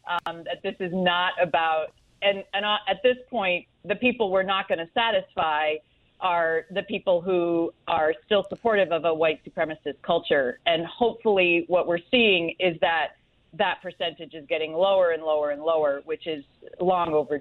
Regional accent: Canada; I always observe these things as a Canadian and as a feminist, right?

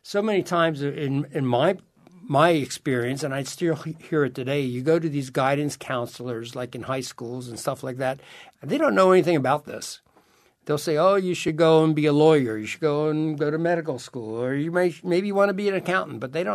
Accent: Pennsylvania, United States; Growing up in Pennsylvania, we always had a place at the Jersey Shore.

